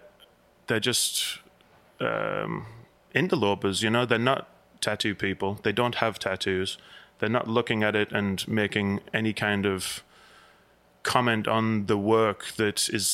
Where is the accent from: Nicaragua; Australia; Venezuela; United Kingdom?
United Kingdom; England; now in United States; Well, I was either living in the US or very, very... close to living in the US because that's when I moved here from England.